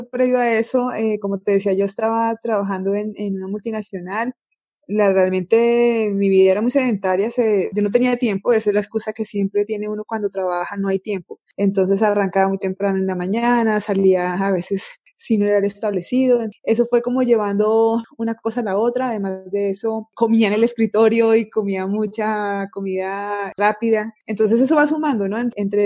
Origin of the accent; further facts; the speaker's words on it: Pitalito, Huila, Colombia; now in Bogotá, Colombia; Soy una mujer huilense, vivo hace más de 30 años aquí en Bogotá, pero nací en Pitalito, Huila.